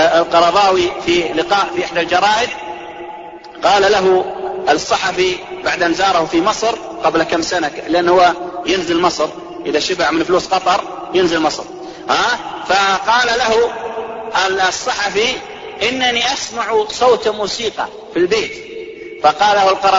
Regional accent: Saudi Arabia

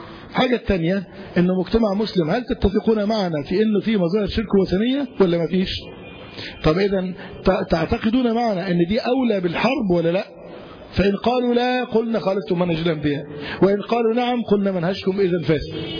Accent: Egypt

